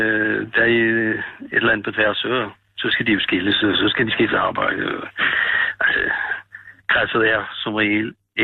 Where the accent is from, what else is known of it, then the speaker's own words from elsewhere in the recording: Østerlars, Capital Region of Denmark, Denmark; Ej, jeg er fra Østerlars.